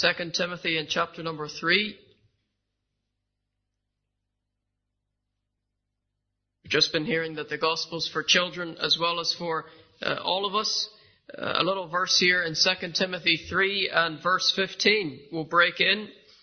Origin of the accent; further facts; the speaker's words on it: Japan; And that was home to us and normal to us as children growing up in Japan.